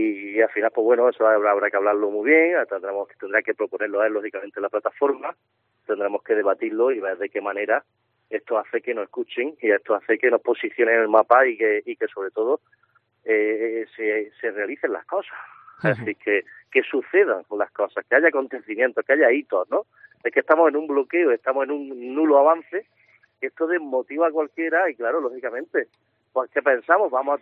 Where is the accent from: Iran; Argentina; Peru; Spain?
Spain; Andalusia; Bueno, pues somos los de la Costa de Granada, los que siempre somos lo último y lo único